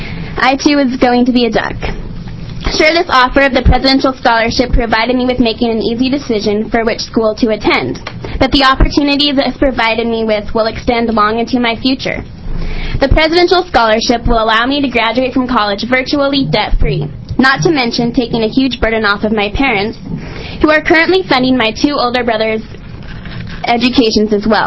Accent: Klamath Falls, Oregon, United States; For the record … I am from Klamath Falls. And I am currently a proud freshman at the University of Oregon.

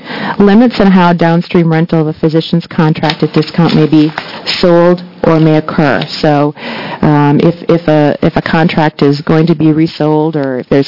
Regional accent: Wisconsin, United States; now in Chicago, United States; Chicago. I'm a Wisconsin native, though.

